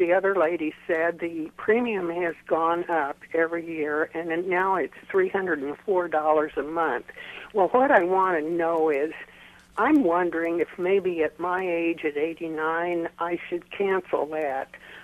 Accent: Merriam, Kansas, United States; I'm from Merriam, Kansas

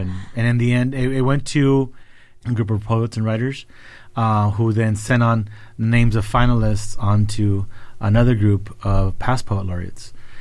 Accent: Texas, United States; You're stuck in the middle somewhere, and I'm from the Rio Grande Valley, which is the most middle you can think of.

